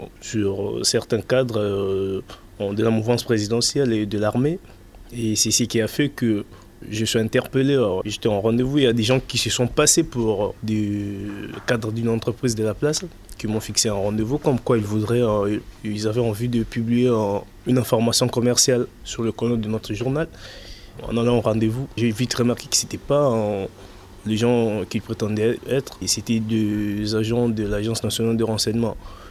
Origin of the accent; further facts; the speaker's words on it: DR Congo; now in France; Mon pays est en guerre, oui, mais ce n'est pas tout le pays, c'est rien qu'en dans un coin, à l'est du pays, dans le Kivu.